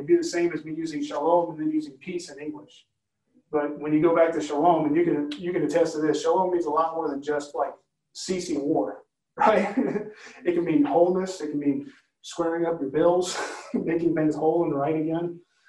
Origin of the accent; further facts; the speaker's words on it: New York, United States; accent: New York; But, yeah, I'll leave my New York accent.